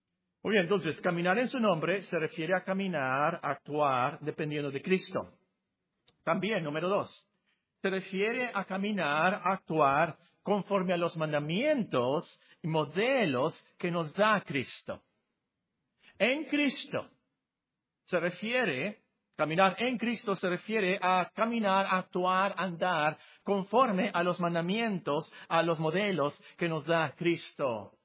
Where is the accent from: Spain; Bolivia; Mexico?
Mexico; Hermosillo, Sonora; also born or lived in Guerrero / Culiacán / Phoenix; yo soy de Hermosillo, yo llegué aquí en 1968. ¿Pero por qué hablas así? Bueno, resulta que yo nací en Guerrero de casualidad porque mi papá trabajaba ahí. Y luego viví en Sinaloa, en Culiacán, y luego viví aquí en Hermosillo, y luego viví en Phoenix, luego viví en Carolina del Sur.